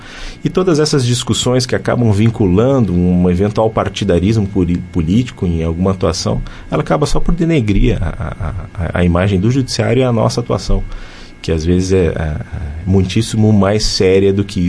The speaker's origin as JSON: {"language": "Portuguese", "town": "Rio Pardo", "region": "Rio Grande do Sul", "country": "Brazil", "tie": "born or raised there", "lives_now": "Sarandi, Brazil", "said": "Não, eu sou natural de Rio Pardo."}